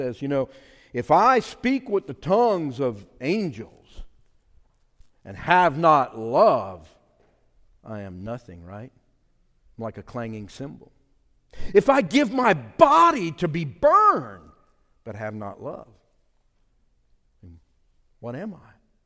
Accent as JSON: {"language": "English", "region": "Louisiana", "country": "United States", "said": "I'm of French descent. I'm a Cajun."}